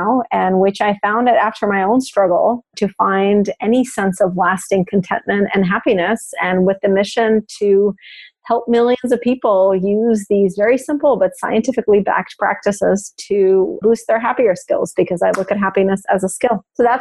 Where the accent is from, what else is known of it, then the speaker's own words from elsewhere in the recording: Russia; moved away; I'm happy to talk about my background. I grew up in Russia